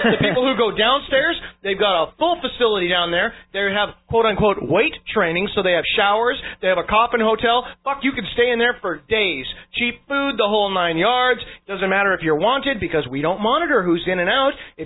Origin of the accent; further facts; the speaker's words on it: Canada; because of we're Canadian, one. Two, our Canadian laws do not endorse